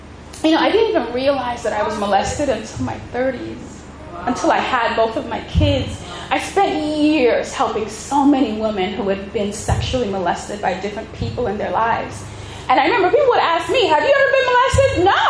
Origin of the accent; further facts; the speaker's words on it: New York City, New York, United States; See, I grew up in New York City, you know what I'm saying?